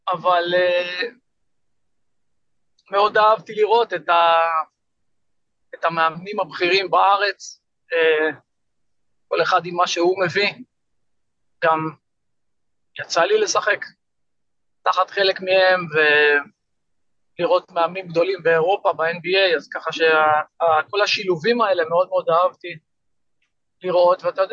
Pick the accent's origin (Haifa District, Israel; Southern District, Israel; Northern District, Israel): Northern District, Israel; Kfar Blum; משחק בכל השלבים של המשחק בגליל עליון, איפה שגדלתי, בקיבוץ כפר בלום.